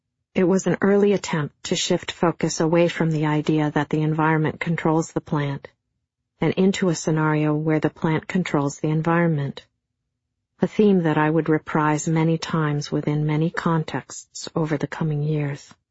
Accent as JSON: {"language": "English", "region": "Minnesota", "country": "United States", "said": "but I was from Minnesota and everything would be fine."}